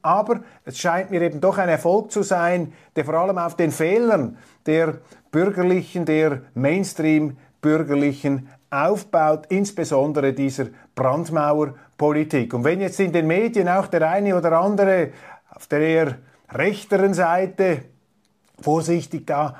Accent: Switzerland; Für mich als Schweizer ist das Ganze nicht so rätselhaft

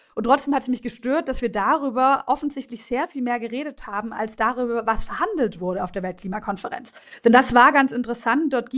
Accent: Baden-Württemberg, Germany; Ich komme ja selbst aus Baden-Württemberg

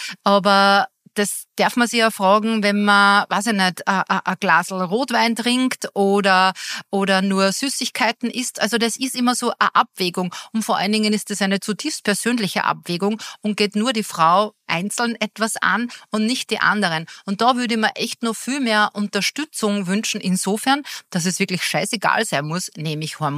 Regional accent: Austria; Bei uns in Österreich

